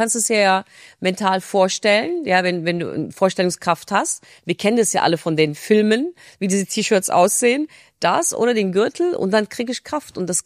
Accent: Turkey; moved away as an adult; now in Germany; wir sind in der Türkei groß geworden. Geboren bin ich in Deutschland, aber letztendlich meine komplettes ersten 18 Jahre habe ich in der Türkei verbracht.

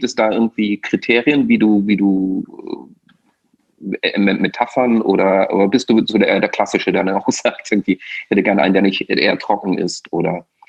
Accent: Lower Austria, Austria; Ich bin Ösi, ja. Das heißt also, sprich, ich bin auch in einer Region durchaus groß geworden, wo es eben die Heurigen gibt.

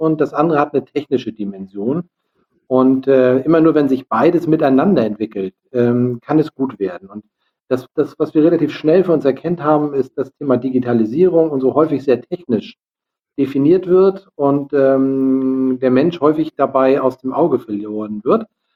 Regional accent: Lübeck, Schleswig-Holstein, Germany; Wir kommen ja aus Lübeck.

